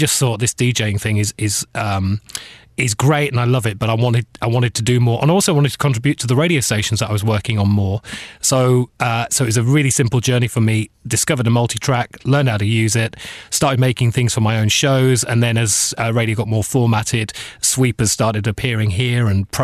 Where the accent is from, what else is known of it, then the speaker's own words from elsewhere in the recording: Leeds, Yorkshire and the Humber, United Kingdom; I grew up in Leeds, which is a town in the north of England.